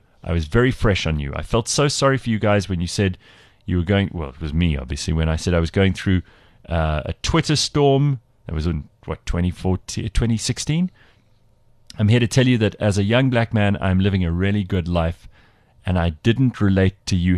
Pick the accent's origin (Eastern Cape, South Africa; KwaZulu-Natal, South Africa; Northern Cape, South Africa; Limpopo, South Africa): KwaZulu-Natal, South Africa; Durban; I wish I had because I'm from Durban and I knew it wouldn't have worked out.